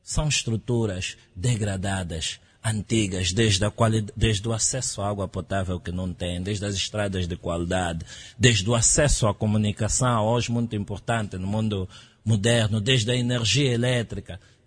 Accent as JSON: {"language": "Portuguese", "region": "Luanda", "country": "Angola", "tie": "born or raised there", "said": "eu nasci no Rangel, cresci nas fronteiras entre o Rangel e o Kazenga, que são bairros que no passado já tinham também uma tradição de envolvimento cívico muito forte."}